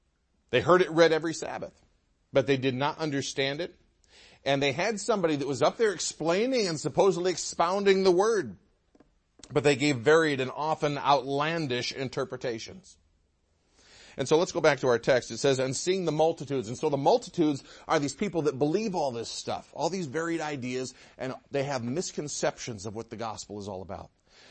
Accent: Michigan, United States; I grew up in Michigan. There was a park about a mile from my house that had a man-made mountain.

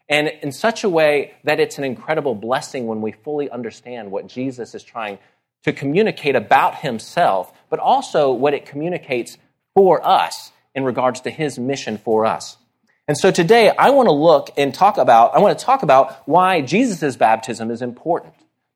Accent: Dallas, Texas, United States; I grew up in Dallas, and I was at an event in Dallas.

